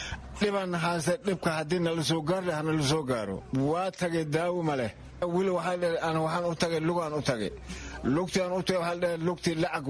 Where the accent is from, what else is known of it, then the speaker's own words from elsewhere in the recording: Kurtunwarey, Lower Shabelle, Somalia; Aan horta waxaan ka imaaday tuulada oo la dhahayo Kurtuwaari